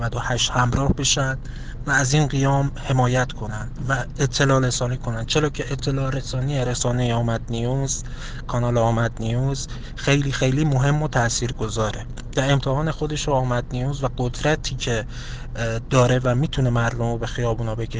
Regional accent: Iran; من به عنوان یک ایرانی صلاح و ترجیحم اینه

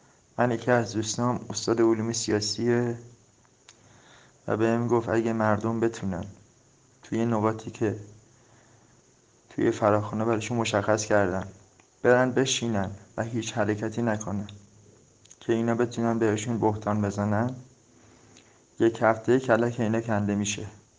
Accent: Hamadan, Iran; من بچه همدانم

